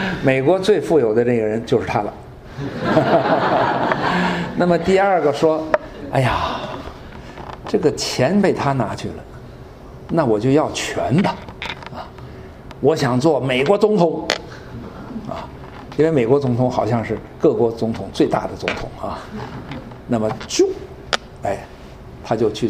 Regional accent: China; 尤其是在我们中国人的这个群体里边，因为我们的文化里的神是跟圣经里边所启示的这位神是相当不同啊。

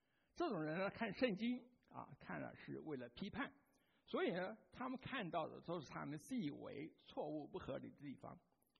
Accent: Taipei, Taiwan; 我就想到我小时候住在台北啊

